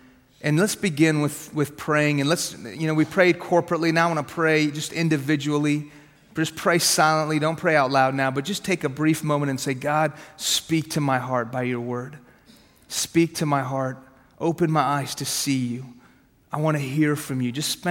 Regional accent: Houston, Texas, United States; all right? So anyways, yeah, so I grew up in Houston, but my family is from Iran.

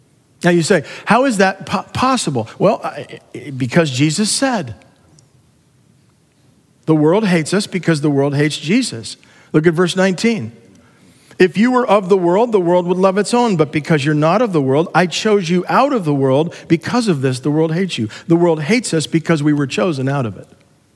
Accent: California, United States; I came out of seminary, went back to my home state of California, planted a church in the Bay Area.

